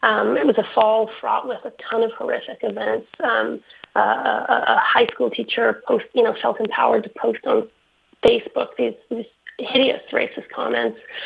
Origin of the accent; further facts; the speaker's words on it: Winnipeg, Manitoba, Canada; Number one, I'm a Winnipegger, and so I was going to expose something really ugly about my hometown, where I've still got a lot of family